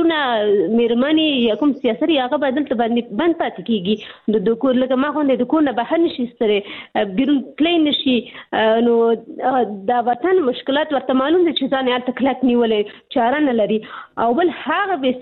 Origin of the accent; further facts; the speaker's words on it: Pakistan; زه په پاکستان کې پیدا شوې یم هلته مې ژوند تیر کړی تر لسنس نه پورې ما درس ویلي